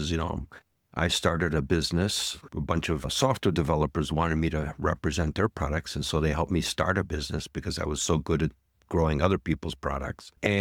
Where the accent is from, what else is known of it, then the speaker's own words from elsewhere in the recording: Bordeaux, Nouvelle-Aquitaine, France; English is a second language; We're both from France in similar regions. I guess you're a little bit more south. I'm a little bit more west. I was in Bordeaux.